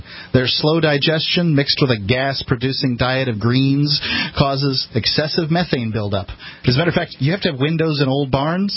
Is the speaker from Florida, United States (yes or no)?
yes; Florida, United States; We came both from Sarasota County. I grew up in Manatee County, which is the county north